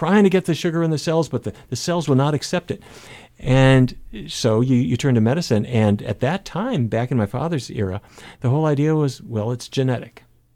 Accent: Fargo, North Dakota, United States; I grew up in Fargo, North Dakota. My dad grew up in a cattle ranch, and his father grew up on a cattle ranch

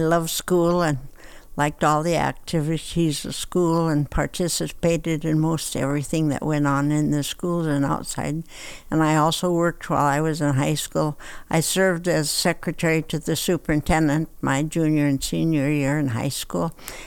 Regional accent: Medora, North Dakota, United States; now in Minot, United States; Medora. But I came to Minot from Ray, North Dakota.

